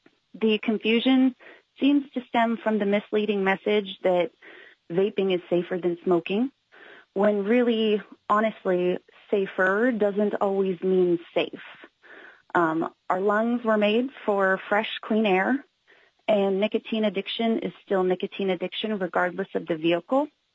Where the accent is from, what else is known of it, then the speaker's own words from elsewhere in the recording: Fairbanks, Alaska, United States; I am from Fairbanks